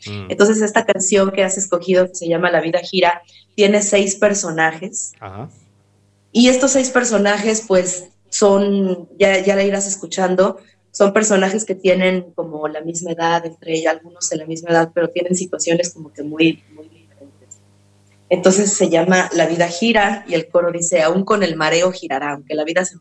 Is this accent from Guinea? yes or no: no; Mexico City, Mexico; Yo nací, crecí, vivo en la Ciudad de México.